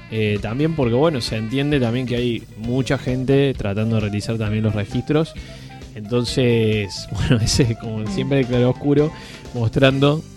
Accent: Argentina; seguimos con este mal endémico de perder el poder adquisitivo como argentinos todo el tiempo

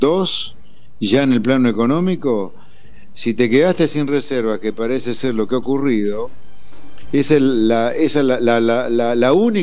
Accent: Argentina; me hago como argentino

